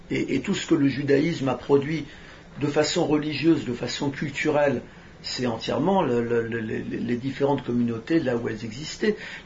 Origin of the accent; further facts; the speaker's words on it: France; j'ai grandi en France, je suis né en 50.